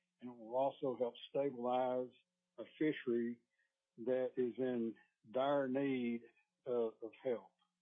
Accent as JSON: {"language": "English", "town": "Kenai", "region": "Alaska", "country": "United States", "said": "I'm from Kenai."}